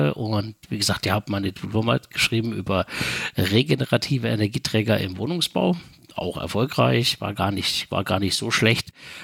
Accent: Thuringia, Germany; accent: Thuringian; Also ich bin gebürtig aus Thüringen, das schon seit langer, langer Zeit, bin mittlerweile auch schon 50 Jahre alt

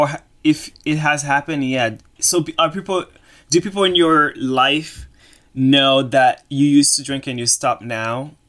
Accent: Boston, Massachusetts, United States; also born or lived in New York; when I moved to New York, even I'm from Boston, when I used to hang out with people

